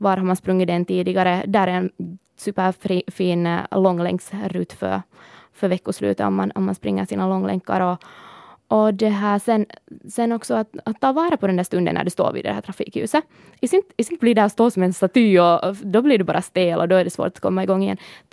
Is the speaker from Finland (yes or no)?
yes; Sipoo, Uusimaa, Finland; now in Helsinki, Finland; Just eftersom jag är från Sibbo, så brukar jag söka mig till sådana här skogsrutter. Och jag bor där i Arabia